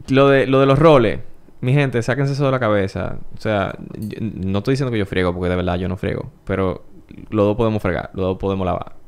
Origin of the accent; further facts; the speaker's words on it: Dominican Republic; Yo me crié en Los Praditos. Y en esos barrios uno era muchacho y no fluía.